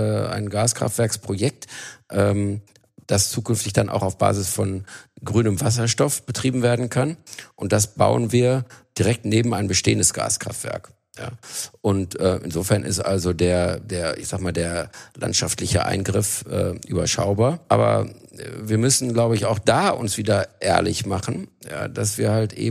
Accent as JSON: {"language": "German", "region": "Rhineland", "country": "Germany", "said": "Als Rheinländer bin ich auch ein gewisser Grundoptimist."}